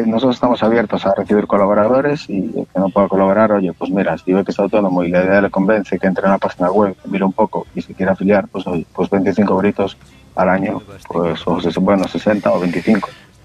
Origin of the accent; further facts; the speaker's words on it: Vigo, Galicia, Spain; yo realmente soy de Vigo, pero tengo las otras cosas en Rondela.